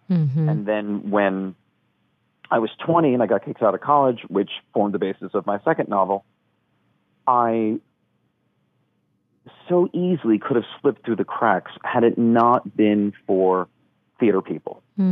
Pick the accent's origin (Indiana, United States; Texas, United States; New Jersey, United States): New Jersey, United States; now in New York City, United States; I'm from here originally, as is Floyd. We're both. I'm from New Jersey.